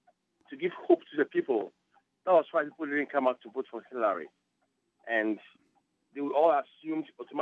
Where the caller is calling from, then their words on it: Bronx, New York, United States; I'm calling from the Bronx.